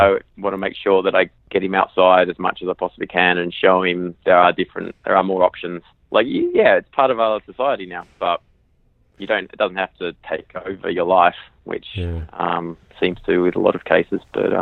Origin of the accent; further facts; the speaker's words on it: Australia; I've been growing up in Australia, sports just a way of life there.